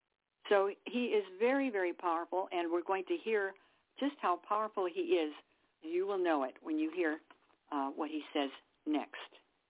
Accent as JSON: {"language": "English", "region": "California", "country": "United States", "tie": "born or raised there", "said": "When I grew up in California, we liked nothing better than to visit Yosemite."}